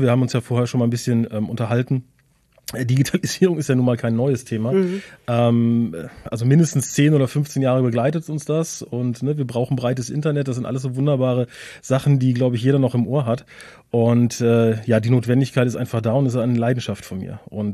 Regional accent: Cologne, North Rhine-Westphalia, Germany; seit, ich glaube, mittlerweile 15 Jahren haben wir uns hier zum Tor zum Westmünsterland niedergelassen. Bin eigentlich eine Kölsche Jung, aber wir fühlen uns hier sehr wohl

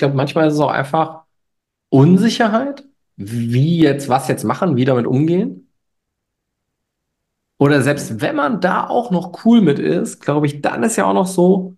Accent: Mainz, Rhineland-Palatinate, Germany; ich komme ja aus Mainz, hatte logischerweise Mainzer Kennzeichen

